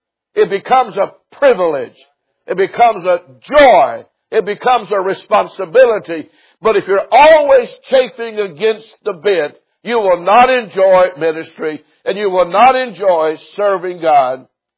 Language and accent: English; United States; As an American, I have a duty to my country. Because I am an American.